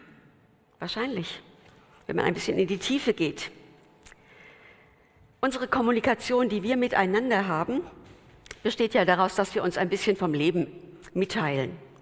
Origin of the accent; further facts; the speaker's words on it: Frankfurt, Hesse, Germany; now in Ruhr area, Germany; In Frankfurt, da wo ich herkomme, da sagt man, ei gute wie?